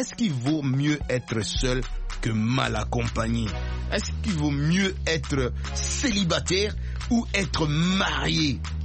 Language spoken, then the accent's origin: French; DR Congo; now in United States; mon pays d'origine, RDC.